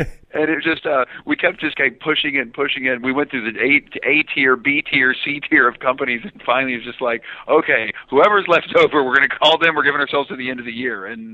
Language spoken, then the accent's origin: English; United States; Unemployment. Being an American, unemployment these days.